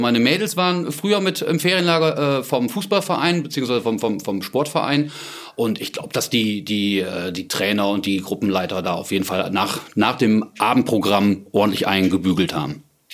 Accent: Wettringen, North Rhine-Westphalia, Germany; Nein, ich bin wirklich ein Kind hier geboren in Wettringen im Münsterland. Gehöre zu den letzten Kindern, die hier in diesem Dorf auf die Welt gekommen sind.

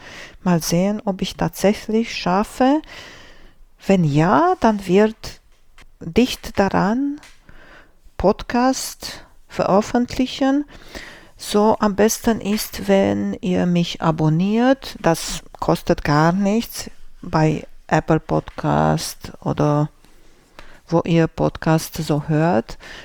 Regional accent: Romania; now in Germany; Ich bin groß geworden in Rumänien und da hat die Schule immer am 15. September angefangen.

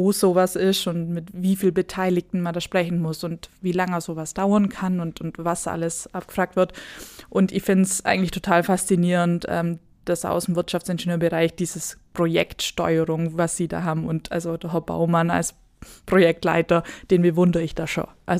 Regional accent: Pfuhl, Bavaria, Germany; Landschaftsschutzgebiet, unser Pfuhlerried. Als Kind und auch jetzt immer noch ganz oft da unterwegs, ist meine Heimat.

